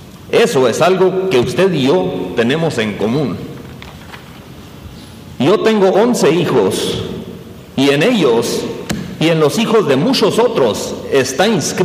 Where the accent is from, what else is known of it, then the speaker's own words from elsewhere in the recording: Galeana, Chihuahua, Mexico; Soy del municipio de Galeana, en Chihuahua